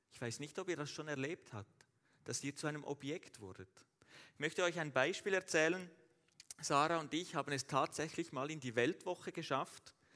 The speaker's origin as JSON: {"language": "German", "country": "Switzerland", "said": "Wenn ich das Wort investieren höre, als Schweizer sowieso, dann geht es doch um Geld."}